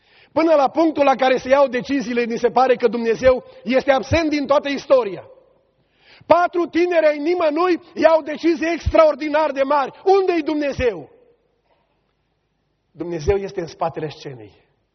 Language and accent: Romanian; Burzuc, Romania; Născut și crescut la Burzuc.